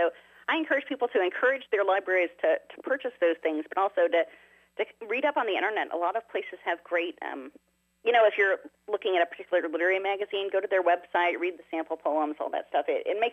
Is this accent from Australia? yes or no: no; Oak Ridge, Tennessee, United States; growing up in America's secret city, which is Oak Ridge, Tennessee. That's where I grew up. And they built nuclear bombs there.